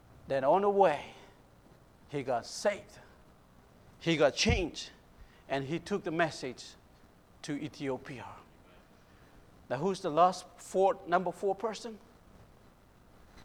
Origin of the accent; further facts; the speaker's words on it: Papua New Guinea; A lot of times people ask me and say, so you were born and raised in New Guinea, that's why you're going back. I say, I used to be